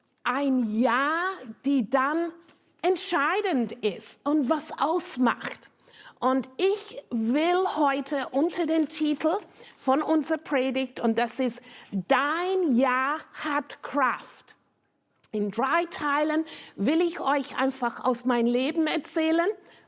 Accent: United Kingdom; German is a second language; now in Austria; bekomme mit von diesem Akzent, dass ich nicht deutsches Muttersprache habe. Ich stamme aus Großbritannien.

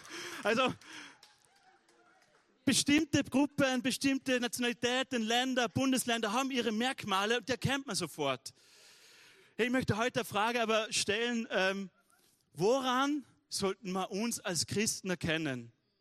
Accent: Wolfurt, Vorarlberg, Austria; Meine Volksschule in Wolfurt, wo ich aufgewachsen bin, hat man zu meiner Lebzeit, wo ich in die Schule gegangen bin, kurz davor neu gebaut.

